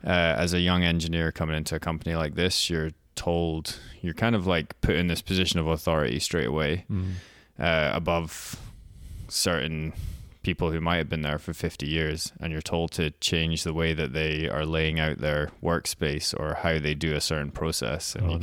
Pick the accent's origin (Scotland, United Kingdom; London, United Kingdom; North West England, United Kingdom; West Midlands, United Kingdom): Scotland, United Kingdom; moved away as an adult; now in Canada; So I'm from Scotland originally, and I moved over to Canada. I went to university in Scotland